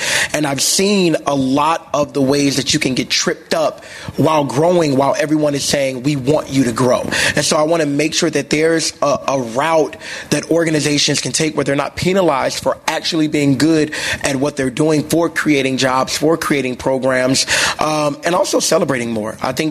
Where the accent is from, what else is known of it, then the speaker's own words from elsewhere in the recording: Inglewood, California, United States; Growing up in Inglewood, I didn't understand that I deserved to have that stabilized.